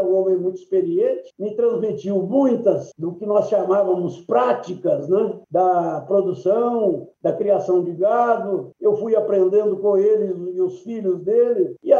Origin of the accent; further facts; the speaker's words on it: Bambuí, Minas Gerais, Brazil; born there; e ele se formou e foi lá para o interior de Minas, em Bambuí, onde eu nasci